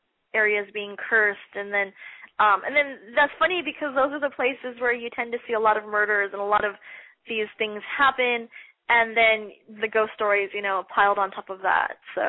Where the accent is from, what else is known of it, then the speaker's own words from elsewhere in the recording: California, United States; moved away; I mean, I'm from California, and I moved out here